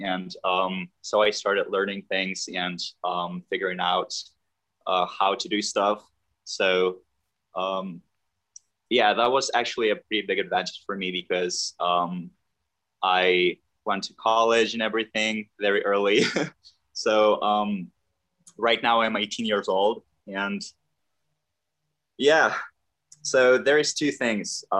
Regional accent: Lithuania; moved away as an adult; also born or lived in United Kingdom; now in Germany; Then I came back to my home country, Lithuania. I stayed there for a while. Now I am in Germany.

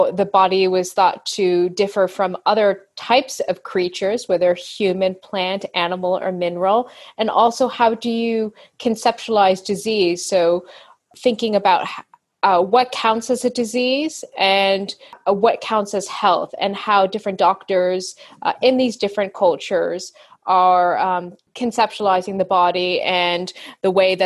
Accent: North Carolina, United States; also born or lived in Midwest / United Kingdom; I am from North Carolina, but I've traveled a lot, you know, spending time in the Midwest where I've now settled, but also time in the UK where I did my doctoral degree.

